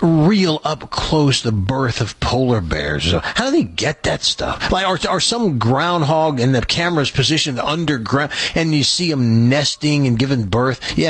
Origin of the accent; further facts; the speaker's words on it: Tennessee, United States; I was raised in Tennessee, born in the South